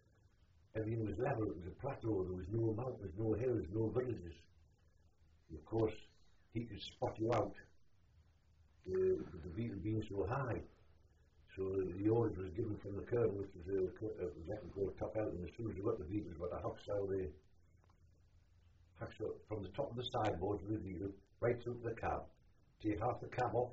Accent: North East England, United Kingdom; accent: Geordie; being a Geordie

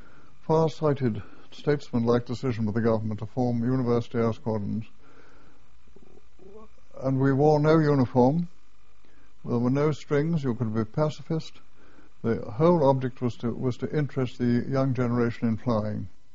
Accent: Scotland, United Kingdom; born there; I was born in Scotland, near Blairgowrie, in Perthshire.

